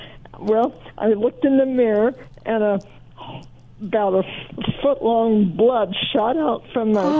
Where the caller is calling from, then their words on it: Boulder, Colorado, United States; I'm calling from Boulder, Colorado